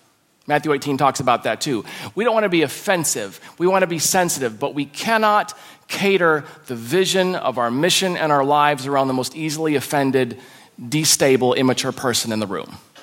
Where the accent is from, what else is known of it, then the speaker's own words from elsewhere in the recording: Australia; Someone called me a Kiwi and I'm from Australia.